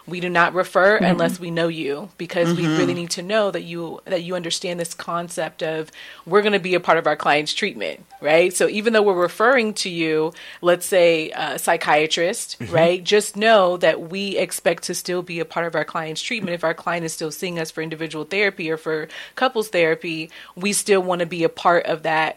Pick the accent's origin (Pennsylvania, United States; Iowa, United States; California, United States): California, United States; I grew up in the Bay Area, Central. My family's in Stockton currently.